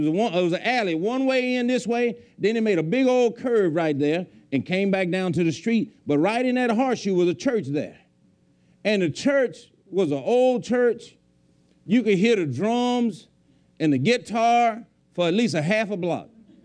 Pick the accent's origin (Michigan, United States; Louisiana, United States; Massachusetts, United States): Louisiana, United States; I'm from Louisiana. I'm here for the summer.